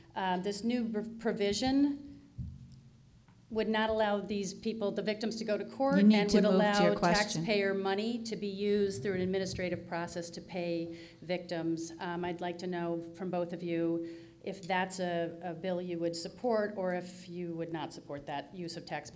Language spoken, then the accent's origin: English; Galway, New York, United States; I'm from Galway.